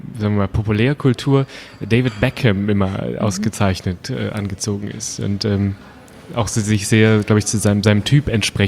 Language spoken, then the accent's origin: German; Krefeld, North Rhine-Westphalia, Germany; Wir kommen alle aus dem Rheinland, wir zu dritt, also Christopher und Sebastian aus Düsseldorf oder dem Umkreis und ich aus Krefeld. Das heißt, wir sind sehr zu Hause da in der Gegend und im Dialekt hin und wieder.